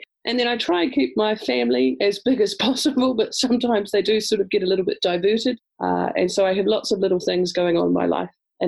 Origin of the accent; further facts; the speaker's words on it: Christchurch, Canterbury, New Zealand; Growing up in Christchurch, my family had a crib or a holiday home at the Rakaia River. So Ko Rakaia te awa, the Rakaia is my river.